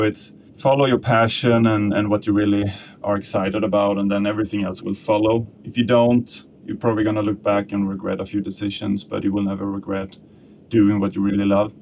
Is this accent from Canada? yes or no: no; Sweden; now in Copenhagen, Denmark; I'm from Sweden, and it would be pretty nice to teleport myself home for Sunday dinners and then head back to Copenhagen.